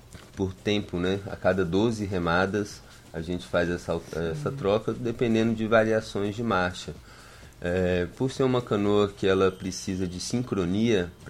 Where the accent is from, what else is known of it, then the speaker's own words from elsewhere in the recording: Brasília, Federal District, Brazil; now in Paraíba, Brazil; que é de Brasília, de onde eu vim há 5 anos, mas me sinto muito paraibano, porque aqui eu fui muito bem acolhido.